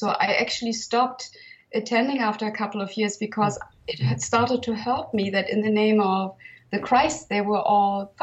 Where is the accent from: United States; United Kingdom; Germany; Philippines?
Germany; Northern Germany; I grew up in Northern Germany, which is largely Protestant, which translates into atheists.